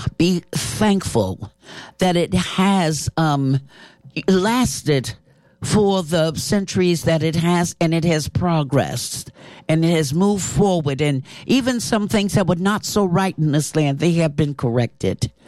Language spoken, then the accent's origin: English; Harlem, New York, United States; from Harlem.